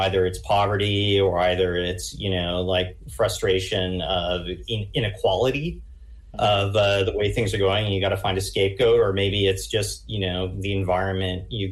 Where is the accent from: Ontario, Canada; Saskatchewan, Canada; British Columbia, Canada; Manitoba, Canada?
Ontario, Canada; Ottawa; My mother is from Quebec. But because I grew up in Ottawa, which is a more Anglophone space